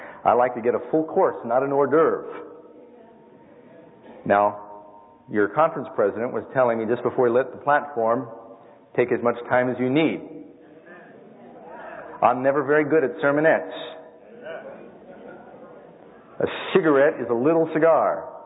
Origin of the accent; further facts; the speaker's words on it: New York City, New York, United States; I grew up in New York City, and just growing up, I believed someday I'm going to see, I want to find a place where I can be alone and where it can be quiet.